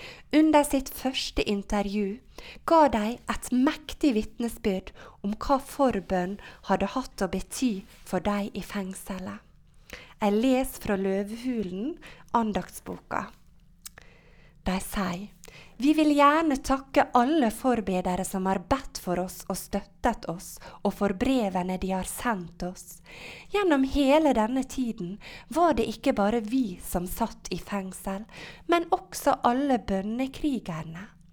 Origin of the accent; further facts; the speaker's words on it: Ellingsøy, Møre og Romsdal, Norway; På heimstaden min Ellingsøy så er jeg med i en gruppe for kvinner.